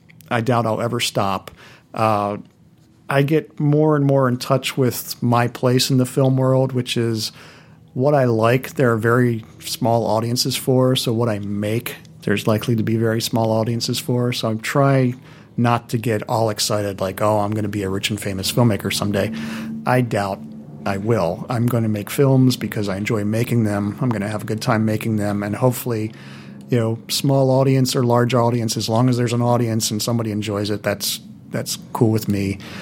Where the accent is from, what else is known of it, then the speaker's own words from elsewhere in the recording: Baltimore, Maryland, United States; I said, okay, you know that I'm coming from Baltimore, and you know that in Baltimore there are some neighborhoods that you just do not walk through.